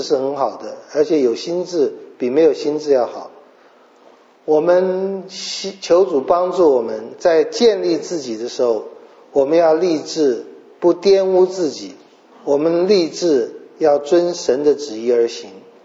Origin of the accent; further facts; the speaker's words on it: China; 那这里表现出来一个是我们中国人很熟悉的